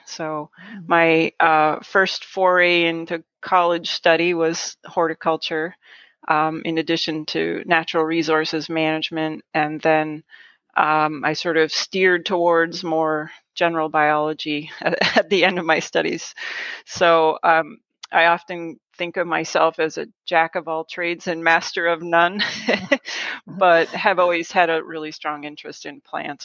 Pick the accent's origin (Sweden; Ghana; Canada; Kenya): Canada; now in United States; I grew up in Canada.